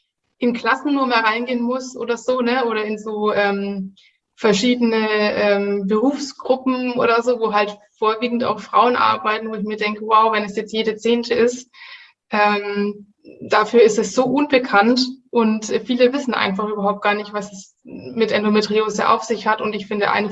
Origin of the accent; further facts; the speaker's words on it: Nuremberg, Bavaria, Germany; also ich komme aus Nürnberg